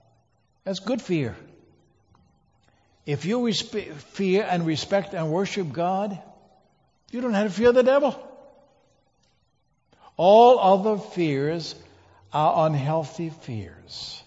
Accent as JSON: {"language": "English", "country": "Denmark", "tie": "born or raised there", "second_language": "English", "moved": "yes", "lives_now": "United States", "said": "because I'm from Denmark, I grew up with a game called soccer, not American football."}